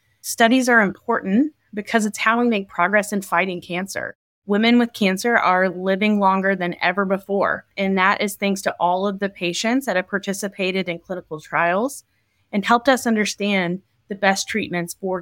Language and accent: English; Kentucky, United States; also born or lived in California / Kansas; So I am originally from the Bluegrass State of Kentucky, but I lived in California and Kansas for training, and now I'm very happy to be caring for patients in the beautiful state of Virginia.